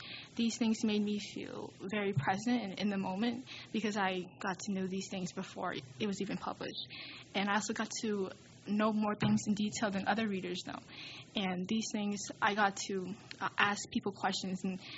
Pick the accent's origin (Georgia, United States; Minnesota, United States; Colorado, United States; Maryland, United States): Minnesota, United States; St. Paul; I was born and raised in St. Paul. I live in the North End area in Ward 5.